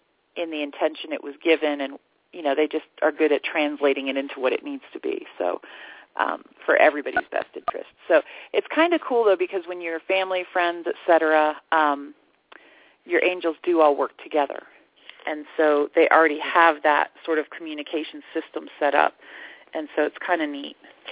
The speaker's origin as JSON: {"language": "English", "region": "Bible Belt", "country": "United States", "tie": "born or raised there", "said": "because I grew up in the Bible Belt"}